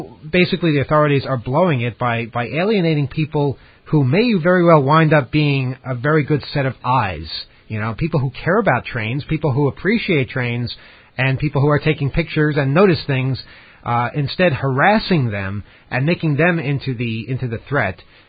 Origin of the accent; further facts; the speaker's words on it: Japan; now in United States; I told him I'm from Japan and I do have a green card.